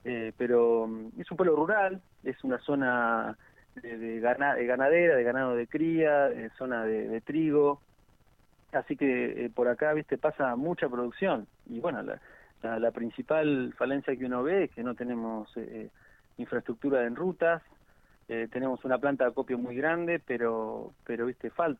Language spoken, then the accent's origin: Spanish; Benito Juárez, Buenos Aires Province, Argentina; yo soy abogado, soy acá de Benito Juárez, toda la vida viví acá, salvo, bueno, cuando me fui a estudiar abogacía a La Plata. Y bueno, después volví